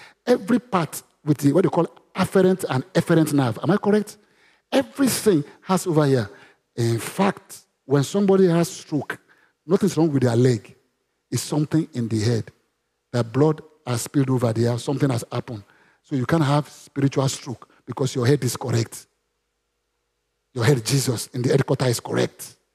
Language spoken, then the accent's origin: English; Osun, Nigeria; English is a second language; I'm from Osun State.